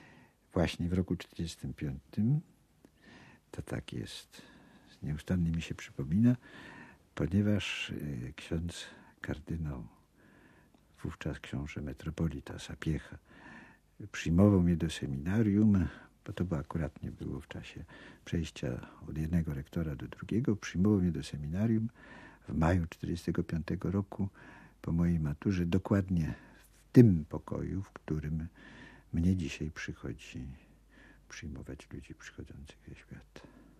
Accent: Kraków, Lesser Poland, Poland; No rzeczywiście urodziłem się w Krakowie. W Krakowie mój dom rodzinny, a w Krakowie moja szkoła podstawowa.

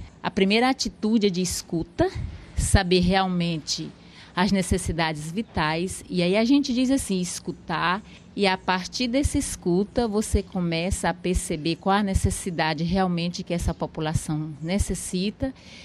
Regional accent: Maranhão, Brazil; moved away; Eu sou religiosa da Congregação das Irmãs Catequistas Franciscanas, eu sou nordestina, filha do Maranhão, e uns 12, 15 anos eu estou aqui na região norte.

